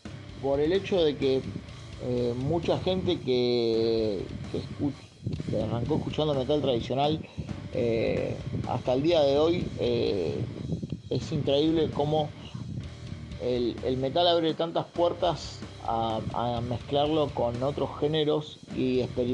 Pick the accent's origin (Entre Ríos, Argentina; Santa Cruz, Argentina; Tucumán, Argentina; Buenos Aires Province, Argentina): Buenos Aires Province, Argentina; Quilmes; Bueno, obviamente somos de Argentina. Pero bueno, somos de Quilmes, provincia de Buenos Aires.